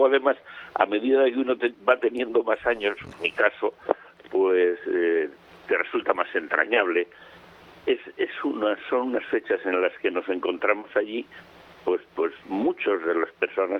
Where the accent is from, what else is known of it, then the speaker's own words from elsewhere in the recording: Miranda de Ebro, Castile and León, Spain; born there; una romería que se celebra en el pueblo donde nací, en Miranda de Ebro